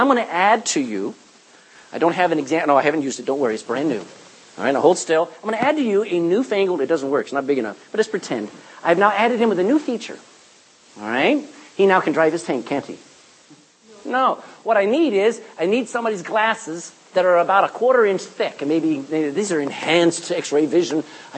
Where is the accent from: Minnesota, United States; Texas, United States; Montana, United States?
Texas, United States; I don't want to read this. I don't talk like this. I'm a Texan.